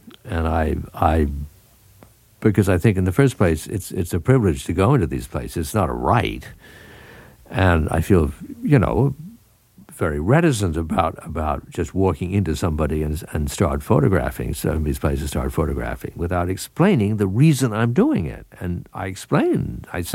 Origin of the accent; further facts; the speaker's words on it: East Coast, United States; And I have spent my life being an East Coaster and growing up in the East, I felt I didn't know very much about this country.